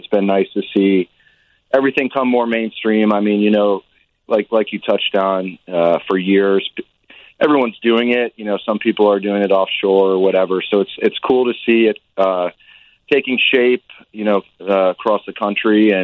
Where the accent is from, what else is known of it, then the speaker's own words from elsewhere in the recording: New York, United States; now in Charlotte, United States; Yeah, I grew up in New York, so when I came down here, it was a little weird at first because everybody says hi to you when you walk by, you know?